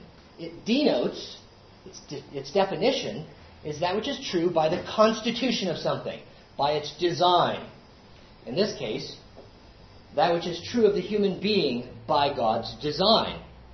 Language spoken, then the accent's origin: English; United States; That's just natural to me because I grew up in America.